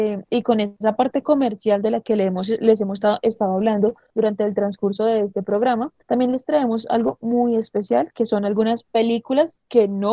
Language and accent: Spanish; Colombia